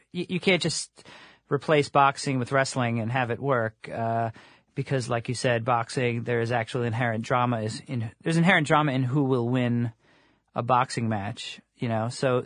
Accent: Long Island, New York, United States; I grew up on Long Island, and I went to a few shows, and I saw.

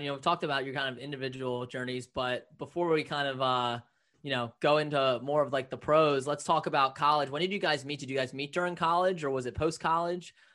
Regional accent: Leesburg, Virginia, United States; I want to just chime in too, because I'm from Leesburg, Virginia.

